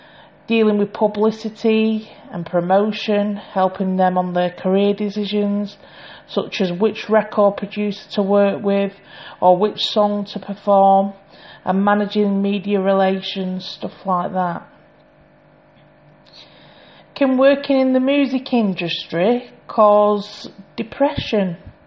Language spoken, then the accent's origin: English; Manchester, North West England, United Kingdom; I'm 32 from Manchester.